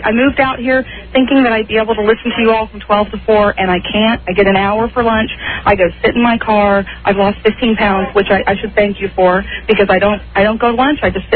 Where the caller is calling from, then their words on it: San Francisco, California, United States; I'm in San Francisco.